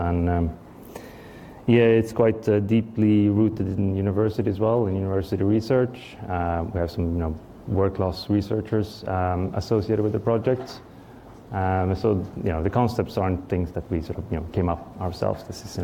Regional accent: Sweden; now in Stockholm, Sweden; I'm from Sweden, developer.

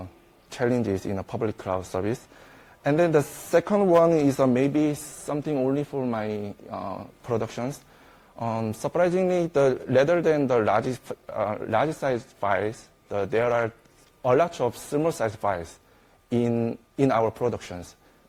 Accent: South Korea; English is a second language; from South Korea

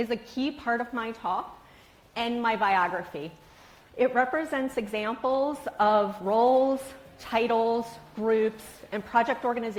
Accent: Baltimore, Maryland, United States; accent: twang; now in Seattle, United States; If you hear the twang in my O's, that's my hometown of Baltimore, Maryland. I sit in Seattle these days.

